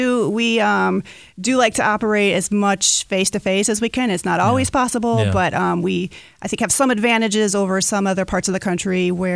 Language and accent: English; Michigan, United States; moved away as an adult; I'm originally from Michigan.